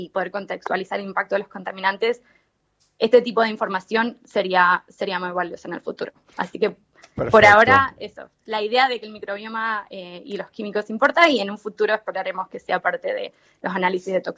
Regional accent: Mendoza, Argentina; soy mendocina, sí, pero estudié en Quilmes, en Buenos Aires.

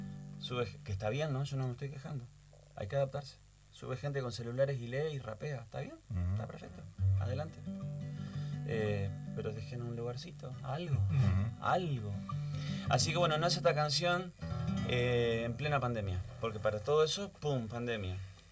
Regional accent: Buenos Aires, Argentina; also born or lived in Santa Fe; Yo nací en Buenos Aires, en el Hospital Salaverry, que no existe más. La mitad de la primaria la hago en Santa Fe, en el San José, que era de varones

